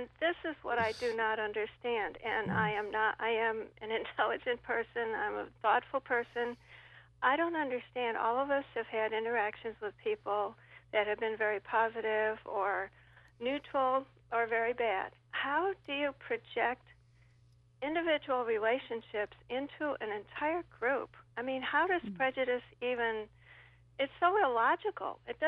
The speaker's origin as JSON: {"language": "English", "town": "St. Louis", "region": "Missouri", "country": "United States", "lives_now": "New York, United States", "said": "This might sound funny, but I'm from St. Louis, and when I first moved here, I still do sometimes get a lot of Midwestern prejudice."}